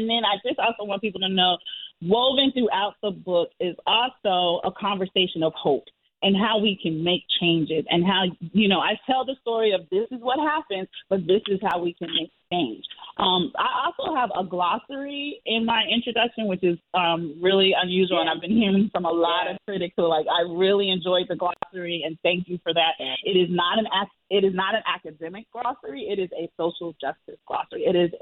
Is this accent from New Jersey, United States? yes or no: yes; East Orange, New Jersey, United States; I was raised in East Orange, Newark, New Jersey. And if you know us, we are a political city, town, county, Essex County.